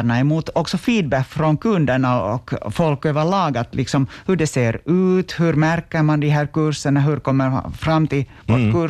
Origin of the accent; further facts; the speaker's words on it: Vaasa, Ostrobothnia, Finland; also born or lived in Turku; Alltså, jag är liksom infödd Vasabo, men har bott ganska länge i Åbo. Sen när jag startade studera där i mitten av 80-talet.